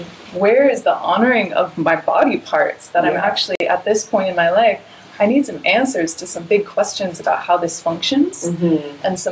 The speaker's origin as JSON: {"language": "English", "town": "Tucson", "region": "Arizona", "country": "United States", "tie": "born or raised there", "also_born_or_lived": "Los Angeles", "moved": "yes", "said": "I left home. I lived in my Nissan Sentra in LA after growing up in Tucson, Arizona."}